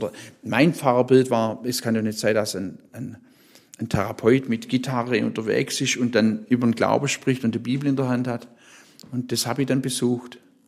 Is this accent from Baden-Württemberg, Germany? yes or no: yes; Tübingen, Baden-Württemberg, Germany; in Tübingen, wo ich ja meine Heimat und Arbeitsstelle habe.